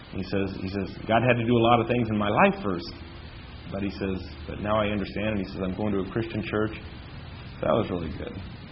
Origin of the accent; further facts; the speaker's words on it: Las Vegas, Nevada, United States; you go out there to Vegas, where my home is, my hometown.